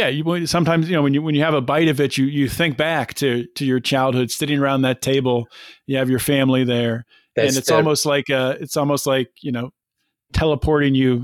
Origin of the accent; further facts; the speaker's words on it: Pittsburgh, Pennsylvania, United States; But for growing up in Pittsburgh and being a self-taught cook like my mom, it's pretty good.